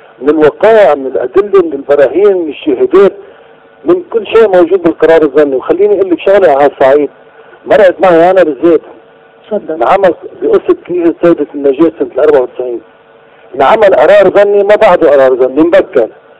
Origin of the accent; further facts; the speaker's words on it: Lebanon; نحن كشعب لبناني بأكثرية الصحة ما لازم نقبل بهذا الشيء